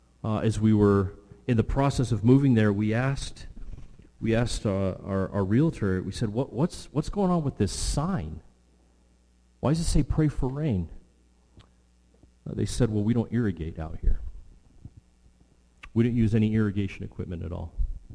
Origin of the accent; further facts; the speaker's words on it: West Coast, United States; Now, we grew up on the West Coast.